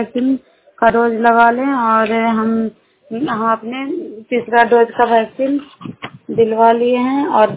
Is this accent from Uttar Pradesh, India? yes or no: no; Bihar, India; नालंदा जिला कराई ब्लॉक की निवासी हूँ